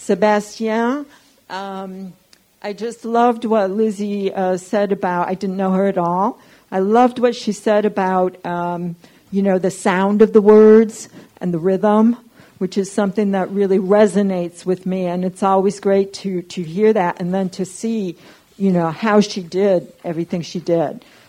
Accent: Detroit, Michigan, United States; because I come from Detroit, and that became like that, but not with so much creativity as the freedom they had in New York.

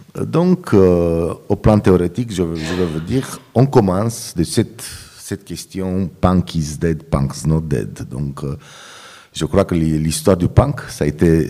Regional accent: Craiova, Dolj, Romania; born there; French is a second language; Je suis né à Craiova.

